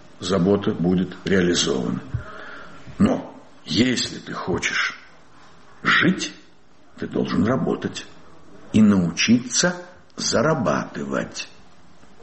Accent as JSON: {"language": "Russian", "town": "Saratov", "region": "Saratov Oblast", "country": "Russia", "said": "Я сам из Саратова, и по реке Волге сплавляется лес туда, к Астрахани"}